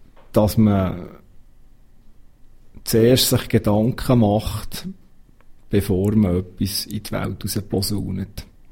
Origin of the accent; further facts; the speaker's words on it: Bern, Switzerland; Und das als Berner.